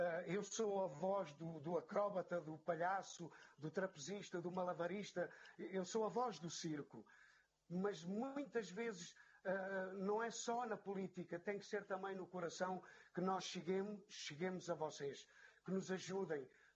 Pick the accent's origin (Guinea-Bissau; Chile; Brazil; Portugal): Portugal; Não somos uma raça, somos portugueses, ouçam-nos.